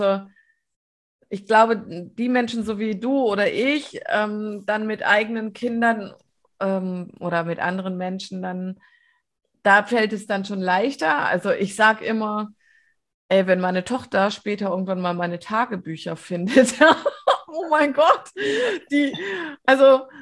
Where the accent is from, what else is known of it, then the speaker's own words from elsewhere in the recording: Hannover, Lower Saxony, Germany; ich komme ja aus Hannover und lebe jetzt im Großraum Stuttgart